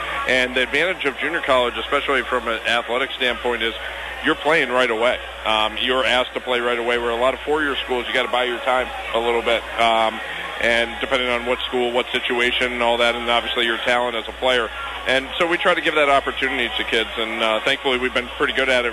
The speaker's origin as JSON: {"language": "English", "town": "Cooperstown", "region": "New York", "country": "United States", "tie": "born or raised there", "said": "was going to play off against my hometown, Cooperstown"}